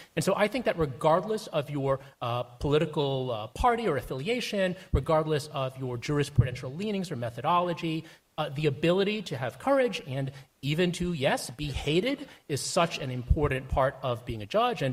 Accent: New Jersey, United States; Anyway, I'm from New Jersey.

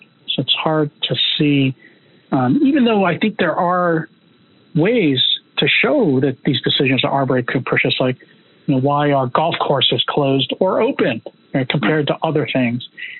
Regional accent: Pennsylvania, United States; I didn't know Danny DeVito moved to Pennsylvania and was running my home state

